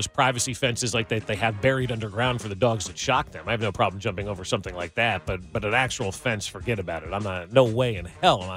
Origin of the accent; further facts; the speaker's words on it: New York, United States; Growing up outside of New York, I used to go with my sister all the time and stand on the streets and watch those balloons